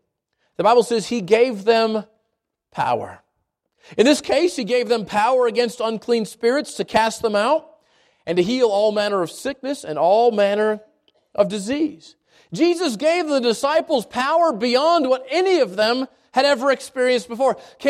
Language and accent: English; Albuquerque, New Mexico, United States; Some of us, I grew up here in Albuquerque. I grew up in the South Valley of Albuquerque.